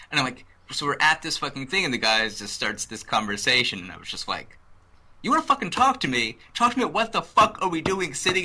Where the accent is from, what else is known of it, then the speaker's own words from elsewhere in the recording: New York, United States; I'm, again, as a New Yorker, being even in like North Carolina and Virginia level of the South has been a little bit of a culture shock for me.